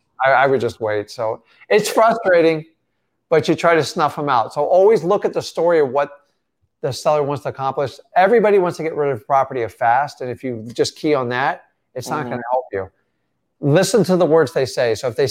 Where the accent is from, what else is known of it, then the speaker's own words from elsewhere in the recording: Florida, United States; Like a shirt was a luxury item when I was growing up in Florida.